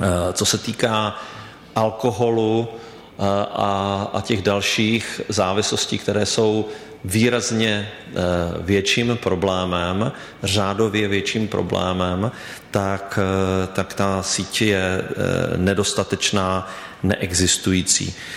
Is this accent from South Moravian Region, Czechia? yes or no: yes; Brno, South Moravian Region, Czechia; Tak a když to srovnám potom například v Brně, jako já jako Brňák